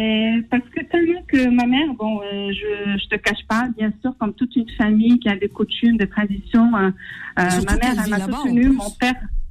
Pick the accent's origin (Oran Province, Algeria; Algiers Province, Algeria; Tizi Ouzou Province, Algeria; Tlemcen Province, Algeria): Algiers Province, Algeria; Algiers; moi, je viens de l'Algérie. Oui. Je suis une Algéroise.